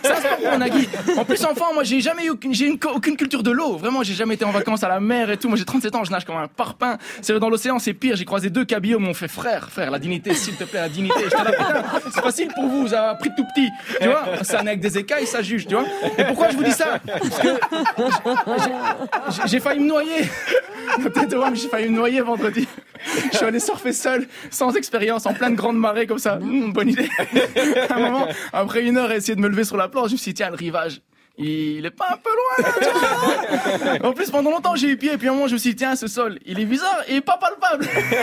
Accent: Brussels, Brussels-Capital Region, Belgium; Moi, je viens de Bruxelles, tu vois

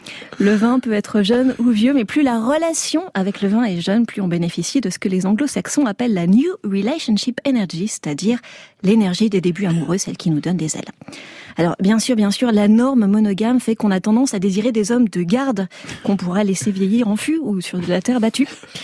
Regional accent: France; on est français

